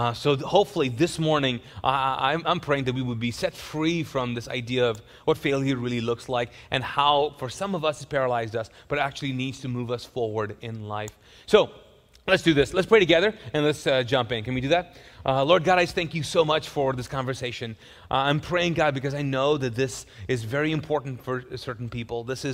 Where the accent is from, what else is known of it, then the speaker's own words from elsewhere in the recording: Kuwait; So I grew up, some of you guys know this, I grew up in Kuwait, but I actually went to an Indian school.